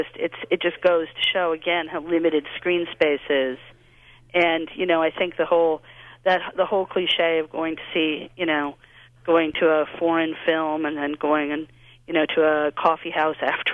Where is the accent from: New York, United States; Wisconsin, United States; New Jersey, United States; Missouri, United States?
New York, United States; New York City; I grew up in New York City.